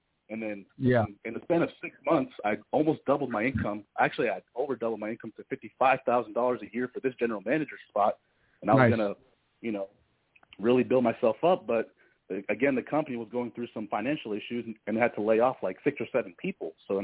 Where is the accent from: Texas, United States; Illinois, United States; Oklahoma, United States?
Texas, United States; Houston; born there; originally I was born in Houston, but I wouldn't really live there anymore because it's crazy, like congested there